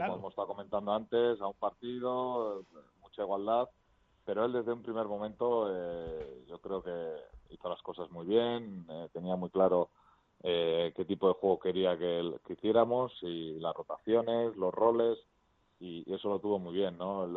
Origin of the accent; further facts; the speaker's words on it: Bilbao, Basque Country, Spain; sobre todo primo el poder jugar en el equipo de mi casa, de mi tierra